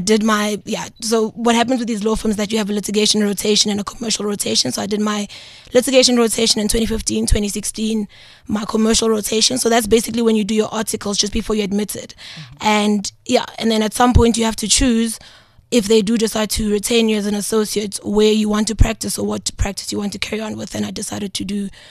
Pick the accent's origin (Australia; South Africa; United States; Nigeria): South Africa; Pretoria, Gauteng; is from Pretoria in Attridgeville. I grew up there.